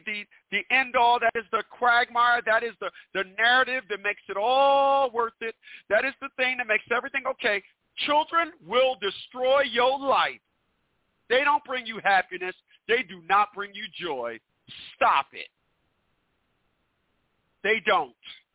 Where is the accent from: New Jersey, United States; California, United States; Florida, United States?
New Jersey, United States; Newark; Where I'm from, and I'm from Newark, New Jersey.